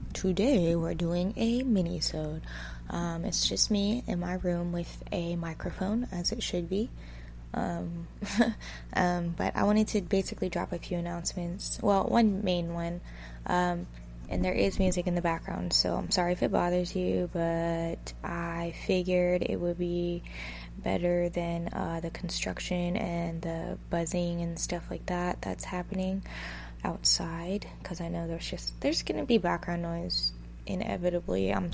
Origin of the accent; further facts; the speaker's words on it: California, United States; now in Los Angeles, United States; So I was raised in the Bay. I was born in Southern California, moved to the Bay at a pretty young age, was raised in the Bay until I was like 19, and then that's when I moved